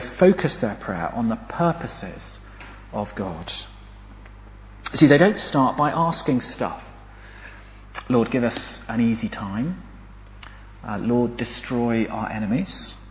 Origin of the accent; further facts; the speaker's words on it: United Kingdom; But it's not really an excuse being British, because actually thinking that you can deal with your problems on your own, that's just pride.